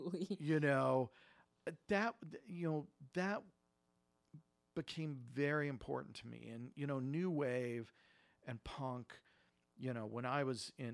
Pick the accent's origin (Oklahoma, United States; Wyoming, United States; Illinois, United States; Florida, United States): Oklahoma, United States; And, you know, growing up in Oklahoma, the buckle of the Bible Belt, you know, it was you know, mind altering.